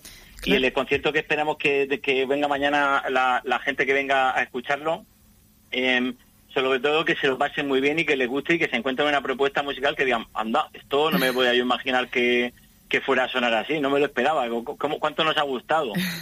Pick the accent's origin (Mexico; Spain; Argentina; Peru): Spain; Region of Murcia; accent: Murcia; now in Valencian Community, Spain; Sí, es de por ahí de Murcia.